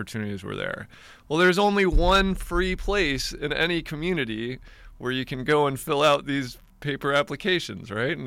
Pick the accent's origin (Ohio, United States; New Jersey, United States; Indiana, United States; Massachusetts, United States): Indiana, United States; Griffith; also born or lived in Chicago; I grew up primarily in Northwest Indiana, in a little suburb called Griffith, really close to Gary.